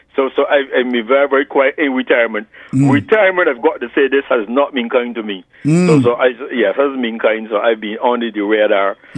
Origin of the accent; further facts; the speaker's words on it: South Africa; I am a South African.